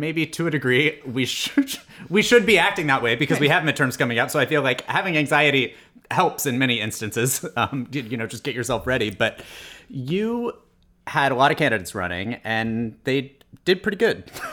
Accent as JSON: {"language": "English", "town": "Des Moines", "region": "Iowa", "country": "United States", "tie": "born or raised there", "said": "I was like elated by that because I grew up in Des Moines."}